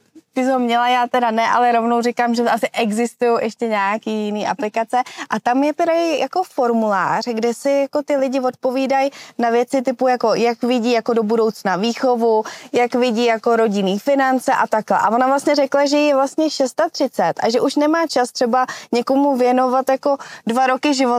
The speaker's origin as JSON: {"language": "Czech", "region": "Prague", "country": "Czechia", "said": "a já jsem z Prahy"}